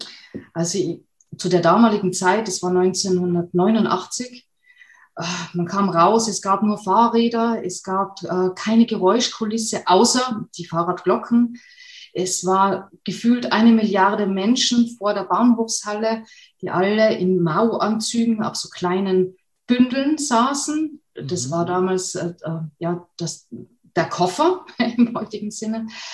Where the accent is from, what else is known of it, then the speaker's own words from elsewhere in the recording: Austria; moved away as an adult; now in Germany; Ich bin in Österreich geboren und auch aufgewachsen bis zu meinem 18. Lebensjahr, kam dann durch den Wunsch, an die Kunstakademie zu gehen und Bildhauerei zu studieren nach Deutschland.